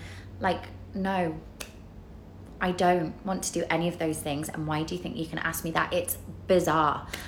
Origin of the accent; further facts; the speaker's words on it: United Kingdom; accent: neutral British; Now, I have a very neutral British accent. You know, it's not super northern, not super southern. It's not really anything